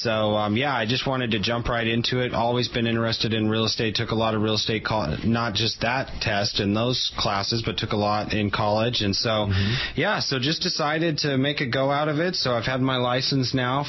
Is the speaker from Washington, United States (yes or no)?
yes; Pasco, Washington, United States; Well, I'm actually original here in the Tri-Cities, just born and raised in Pasco, grew up on a family farm north of Pasco, went to school at Richland, actually graduated Richland High.